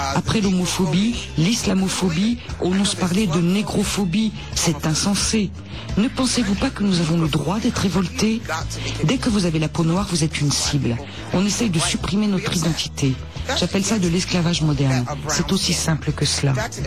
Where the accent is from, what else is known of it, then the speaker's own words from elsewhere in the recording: United States; je suis américaine, mais je revendique aussi mon statut d'afro-américaine, car mes ancêtres africains ont façonné l'Amérique.